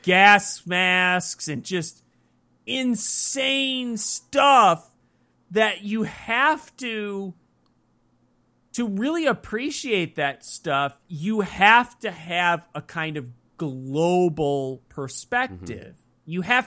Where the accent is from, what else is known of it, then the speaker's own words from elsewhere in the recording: United States; well, I'm American. I come from a certain cultural context and perceive things a certain way and have certain conventions.